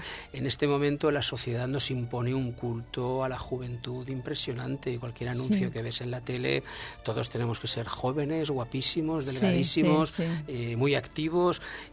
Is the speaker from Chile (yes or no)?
no; Alcoy, Valencian Community, Spain; Y luego, como has dicho al principio, soy de Alcoy.